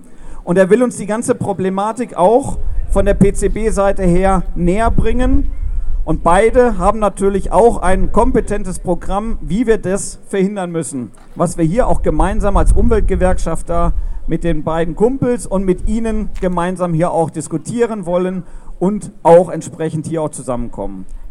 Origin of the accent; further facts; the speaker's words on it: Mülheim, North Rhine-Westphalia, Germany; Ich komme aus Mülheim und bin auch von der Umweltgewerkschaft aus Mülheim.